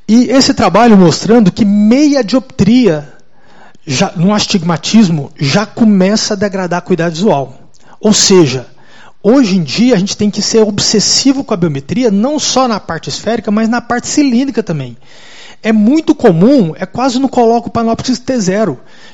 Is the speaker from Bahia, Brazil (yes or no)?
no; Goiás, Brazil; é um das pessoas mais ricas lá da minha região, lá do interior, de Goiás.